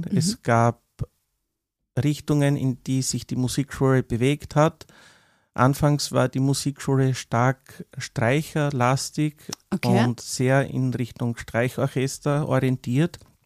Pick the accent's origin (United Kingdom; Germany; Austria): Austria; Hartberg, Styria; Also ich stamme aus Hartberg, bin dort aufgewachsen und wohne dort auch nach wie vor